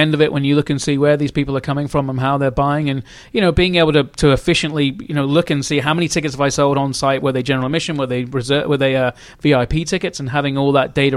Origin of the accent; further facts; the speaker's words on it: United Kingdom; moved away as an adult; now in United States; So I'm originally from England. My my mum was American. She moved to England and married and stayed. And I had two passports growing up and finished college in England and moved over here and never went home.